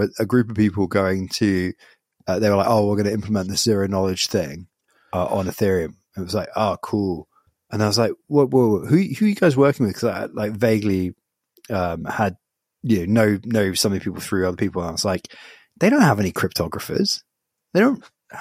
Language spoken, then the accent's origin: English; United Kingdom; I'm British